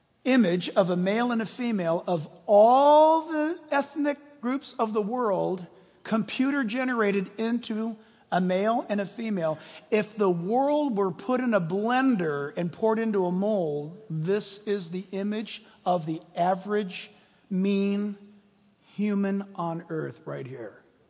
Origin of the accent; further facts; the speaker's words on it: United States; born there; I was born in America.